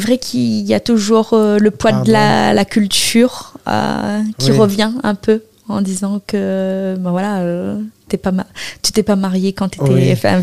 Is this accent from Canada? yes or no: no; Réunion; now in France; J'ai quitté La Réunion et je suis allée en métropole pour me reconstruire, pour avoir, on va dire, une nouvelle vie.